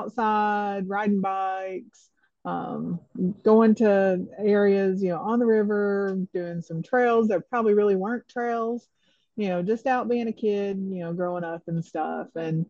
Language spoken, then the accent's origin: English; Cumberland, Kentucky, United States; I grew up in Harlan County in southeastern Kentucky. So at the foot of Black Mountain, which is the highest point in Kentucky, in a small little town called Cumberland, mining community.